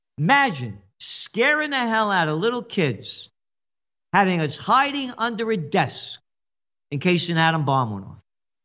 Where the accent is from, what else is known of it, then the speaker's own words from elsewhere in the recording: New York, United States; You know, I grew up in the Bronx. It was a Napolitano.